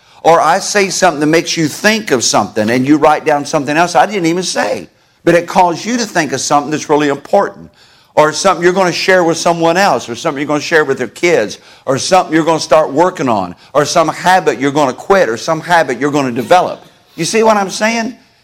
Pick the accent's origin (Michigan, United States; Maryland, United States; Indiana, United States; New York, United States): Indiana, United States; But I grew up in Hendricks County right next to it. And then my dad's from Montgomery County right next to Boone County. And so I know about that part of the world.